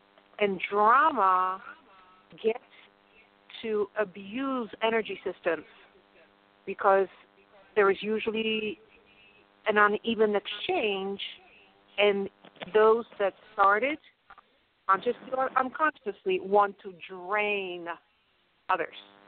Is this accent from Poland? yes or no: yes; Poland; English is a second language; now in United States; even Poland is mentioned, which is my home country.